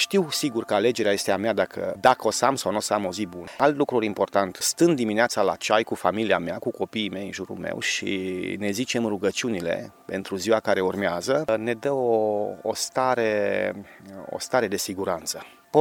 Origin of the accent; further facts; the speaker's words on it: Maramureș County, Romania; Este țara Marea Mureșului istoric, este țara Lăpușului cu Horile, este țara Chioarului și eu vin din țara Codrului.